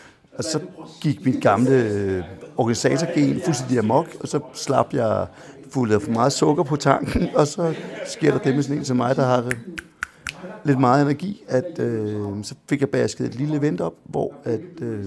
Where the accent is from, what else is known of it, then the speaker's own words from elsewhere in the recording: Hareskoven, Capital Region of Denmark, Denmark; Jeg er vokset op ude i Hareskoven